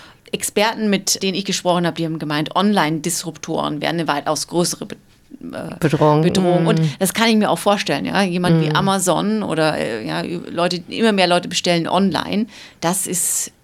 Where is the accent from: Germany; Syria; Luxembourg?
Germany; now in Australia; das ist natürlich auch, wie wir aufgewachsen sind in Deutschland